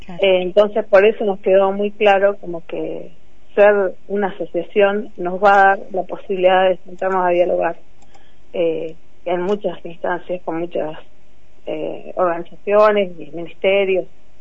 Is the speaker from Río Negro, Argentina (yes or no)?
yes; Allen, Río Negro, Argentina; Sí, yo soy de Allen